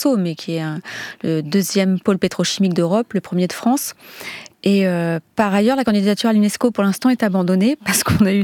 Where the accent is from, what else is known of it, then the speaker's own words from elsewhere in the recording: Djibouti; Et c'est vrai que quand j'étais enfant à Djibouti